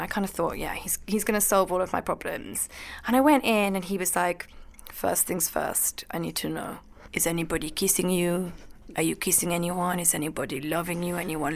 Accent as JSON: {"language": "English", "region": "Scotland", "country": "United Kingdom", "said": "I am Scottish and a little bit posh."}